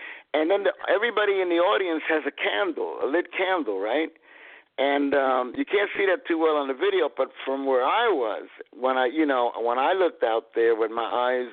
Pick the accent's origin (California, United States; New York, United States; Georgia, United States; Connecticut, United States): New York, United States; New York City; First, when I was a little kid, I grew up in East Harlem, on 111th Street. Everybody says where? 111th Street. Okay, between 2nd and 3rd Avenue.